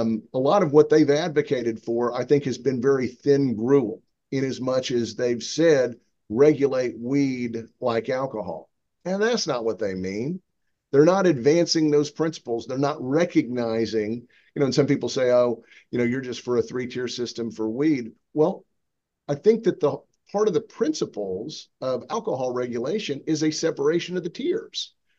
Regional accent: Virginia, United States; you know, in my home state, we don't have illegal hooch going up and down the streets all over the communities in Virginia.

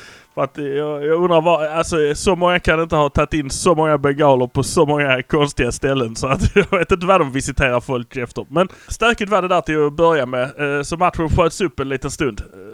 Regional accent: Malmö, Skåne, Sweden; vi är från Malmö.

